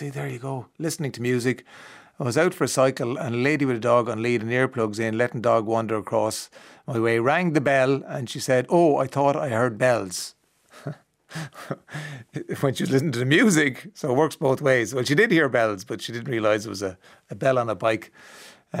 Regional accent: Leinster, Ireland; I'm from Kildare.

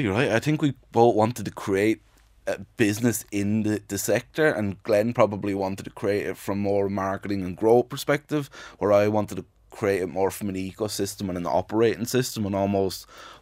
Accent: Ireland; the consultation was at a level that I'd never felt before as an Irish man, to be honest, getting my hair cut.

